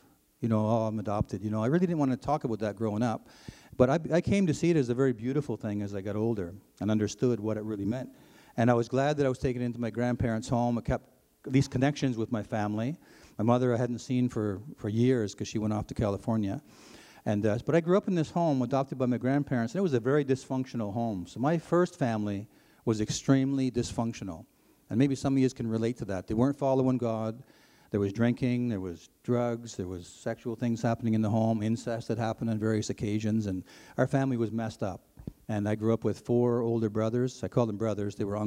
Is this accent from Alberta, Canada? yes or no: no; Toronto, Ontario, Canada; I grew up in Toronto, from Ontario. And my mother was actually from somewhere just south of here, somewhere around the Georgian Bay area. She's Ojibwe native, my mom.